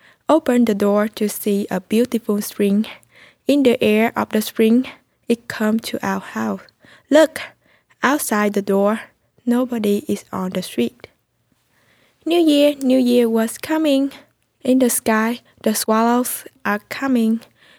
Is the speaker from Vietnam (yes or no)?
yes; Vietnam; English is a second language; I am from Vietnam.